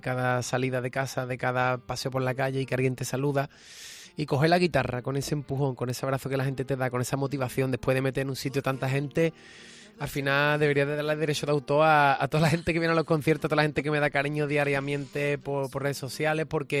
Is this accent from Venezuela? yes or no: no; Cádiz, Andalusia, Spain; ser el pregonero del carnaval de Cádiz, pregonar el carnaval de mi tierra, es demasiado